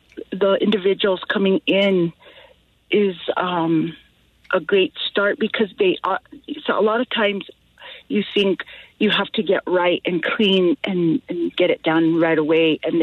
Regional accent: Santa Fe, New Mexico, United States; I'm originally from Santa Fe, but I've always found my way back to Española, Chimayo, Velarde. I've always lived there off and on.

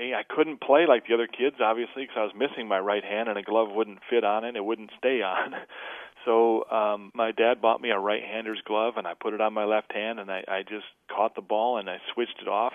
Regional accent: Flint, Michigan, United States; born or raised there

